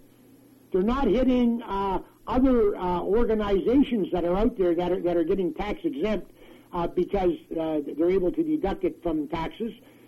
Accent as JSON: {"language": "English", "country": "Canada", "said": "it saddens me to think that as a Canadian, that my rights are being infringed upon"}